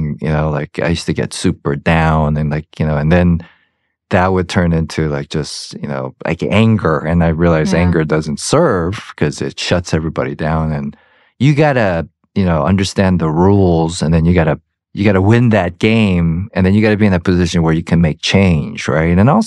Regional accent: Georgia, United States; even though I'm from Georgia and you know, I'm American as apple pie

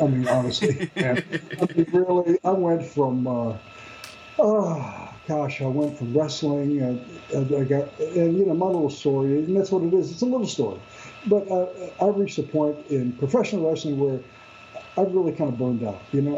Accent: Greenville, South Carolina, United States; But I'm from Greenville, South Carolina.

